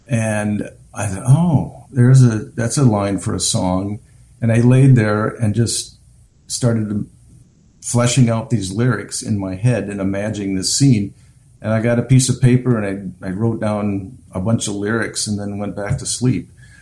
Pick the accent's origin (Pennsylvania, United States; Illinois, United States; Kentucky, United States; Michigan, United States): Illinois, United States; Rockford; every year I was in this holiday show in Rockford, my hometown holiday show